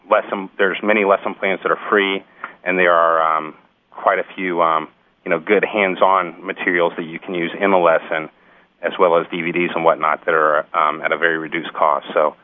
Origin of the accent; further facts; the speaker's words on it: Kentucky, United States; the school system where I grew up in Kentucky, at least, we didn't focus on them a lot again until the Challenger accident.